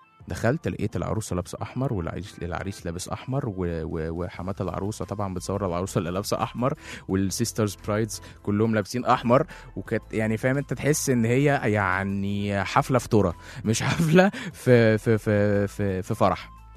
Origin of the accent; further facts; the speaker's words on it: Egypt; بس انا بقول الارقام طبعا اللي عندنا في مصر